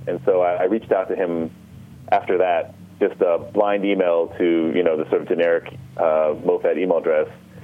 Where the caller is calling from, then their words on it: El Paso, Texas, United States; So I'm actually calling from El Paso because I just wrapped up at South by Southwest